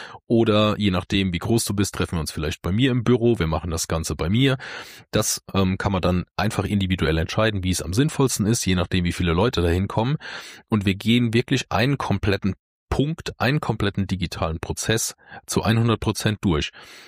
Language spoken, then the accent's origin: German; Germany; Der ein oder andere weiß, ich bin aus dem Westerwald